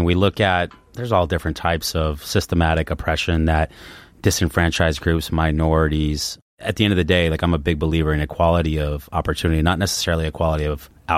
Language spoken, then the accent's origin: English; Los Angeles, California, United States; I grew up in Los Angeles. There's a lot of air pollution there.